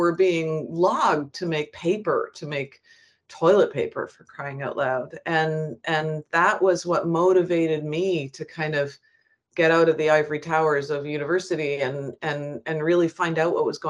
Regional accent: Canada; as a Canadian activist, as a white middle-class woman

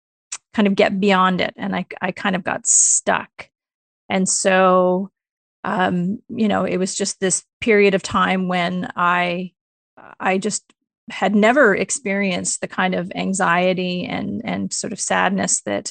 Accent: Calgary, Alberta, Canada; I'm originally from Alberta. I grew up in Calgary, and I started my university education actually out in British Columbia. So I did my first year at UBC

